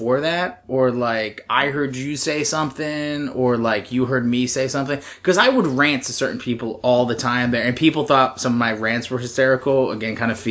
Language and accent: English; New Jersey, United States; I grew up in New Jersey, which we talked about, went to school at Penn State, then I ended up coming here because I got family around here